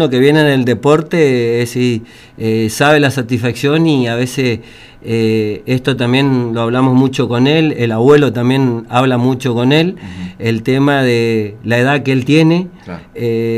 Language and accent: Spanish; Santo Tomé, Corrientes, Argentina; somos de Santo Tomé Corrientes.